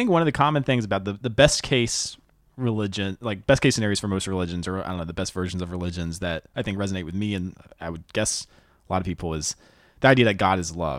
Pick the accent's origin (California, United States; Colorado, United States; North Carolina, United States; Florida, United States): North Carolina, United States; I told my parents before I left, because I'm from North Carolina, and I told them before I moved out here that I didn't believe in the faith.